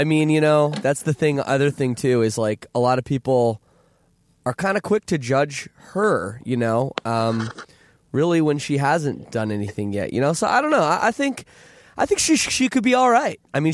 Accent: Toronto, Ontario, Canada; Like, dude, well, I'm from Toronto. What do you want from me?

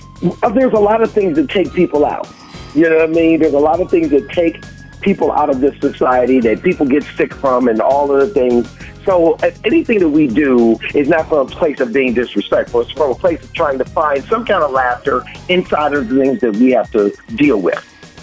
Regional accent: Cleveland, Ohio, United States; Born and raised. Born and raised in Cleveland, Ohio.

